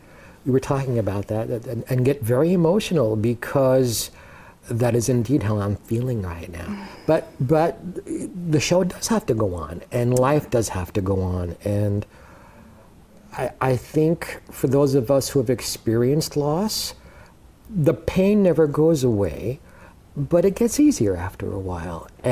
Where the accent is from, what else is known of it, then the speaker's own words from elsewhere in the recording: Brooklyn, New York, United States; born there; I was born in Brooklyn, New York. And they call me the last of the original Brooklyn Jewish entertainers.